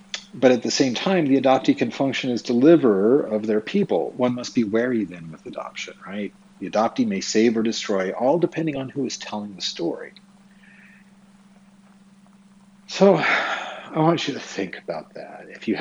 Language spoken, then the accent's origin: English; Twin Falls, Idaho, United States; born there; I was born on April 15th, 1974, in Twin Falls, Idaho, at the Magic Valley Regional Medical Center